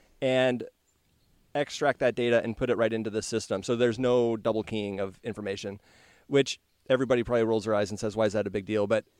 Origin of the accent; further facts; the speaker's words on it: Alaska, United States; I am from Alaska.